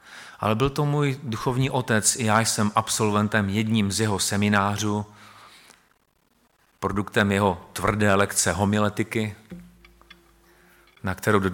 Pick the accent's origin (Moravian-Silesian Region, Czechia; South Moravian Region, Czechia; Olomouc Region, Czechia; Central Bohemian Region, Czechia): Moravian-Silesian Region, Czechia; já jsem Šlonzok. A jak to, že pan mluví tak dobře v jazyku polským? No, bo jsem Šlonzok.